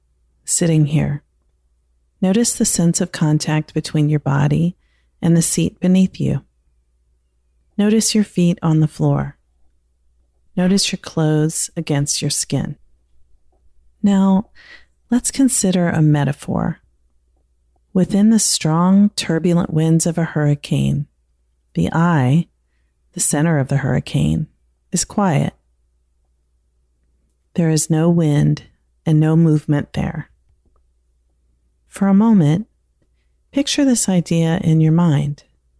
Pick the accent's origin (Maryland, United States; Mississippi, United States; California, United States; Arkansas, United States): Maryland, United States; ever since the COVID-19 outbreak began to cause concerns in my home state of Maryland.